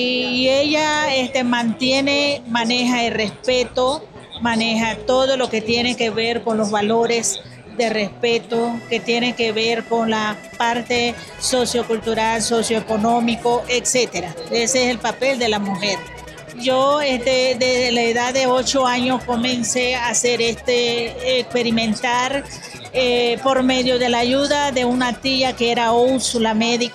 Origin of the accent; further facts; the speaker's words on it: Maicao, La Guajira, Colombia; soy bióloga, vengo del departamento de La Guajira, municipio Maicao.